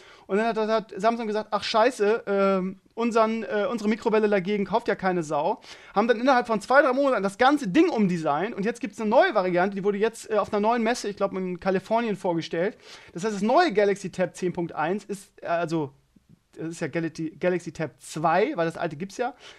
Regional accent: Bremen, Germany; ich komme ja aus Bremen-Gröpelingen, das ist der Stadtteil oder einer der Stadtteile, ich glaube jetzt mittlerweile nicht mehr, aber einer der Stadtteile in Deutschland mit dem höchsten Ausländeranteil. Von daher hatte ich eigentlich meine gesamte Kindheit lang mehr ausländische ausländisch-stämmig

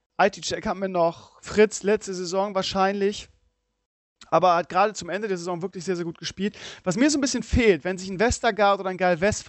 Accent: Bremen, Germany; Wir Bremer sind ja anders als Hamburger sehr, sehr bodenständig und backen gerne kleine Brötchen.

